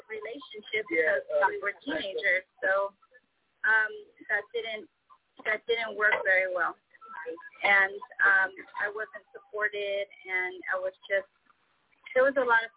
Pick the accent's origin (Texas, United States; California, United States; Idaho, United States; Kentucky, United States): Idaho, United States; also born or lived in Oregon; So I was born in Idaho, and I grew up in Idaho and in Oregon mostly